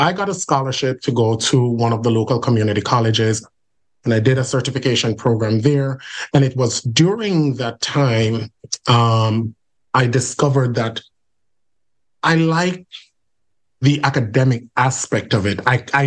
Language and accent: English; Jamaica; But growing up in Jamaica, we didn't quite know how to frame those things.